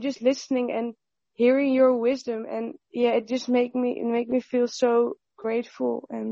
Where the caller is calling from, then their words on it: Netherlands; I'm calling from Holland, so it's about 3 a.m. here.